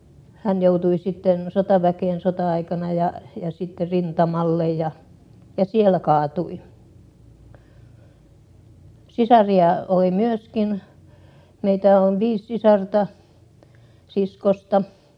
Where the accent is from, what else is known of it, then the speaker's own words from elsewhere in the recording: Teuva, South Ostrobothnia, Finland; born there; Minä olen syntynyt Teuvalla 77 vuotta sitten.